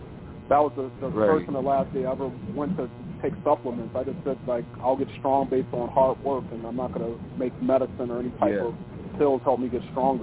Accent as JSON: {"language": "English", "town": "Chicago", "region": "Illinois", "country": "United States", "said": "You know, I'm from Chicago"}